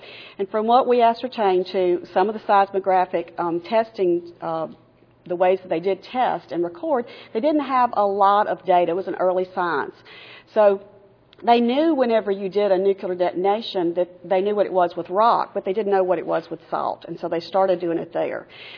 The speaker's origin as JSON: {"language": "English", "region": "Mississippi", "country": "United States", "tie": "born or raised there", "said": "I grew up in Mississippi. I left for my nursing school, and I've been in different areas of the state."}